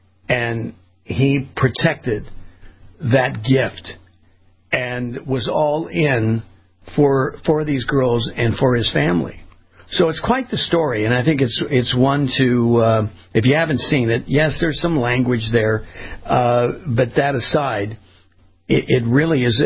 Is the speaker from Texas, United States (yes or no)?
no; California, United States; I grew up in Southern California, was aware in part of the danger of being in some of these communities, Compton and Watts and that.